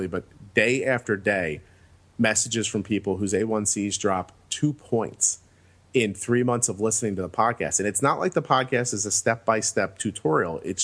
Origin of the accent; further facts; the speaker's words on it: United States; as an American, I pride myself on not actually knowing about most of the things that I'm talking about outside of America.